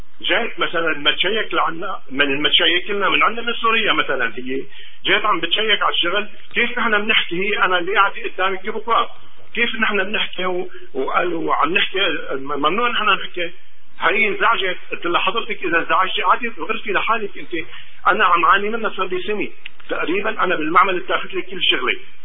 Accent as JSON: {"language": "Arabic", "country": "Egypt", "said": "انا مصري غير سنه وشهرين هون بالبلد"}